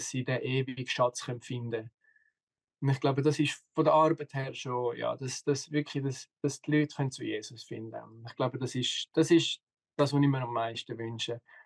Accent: Switzerland; was nicht immer einfach ist, ist gerade als Schweizer. Oder als Schweizer wirst du trainiert, 18 Jahre zum unabhängig sein.

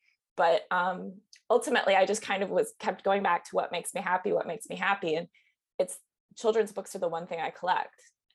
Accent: Michigan, United States; So I ended up going to art school after high school. I'm from Michigan.

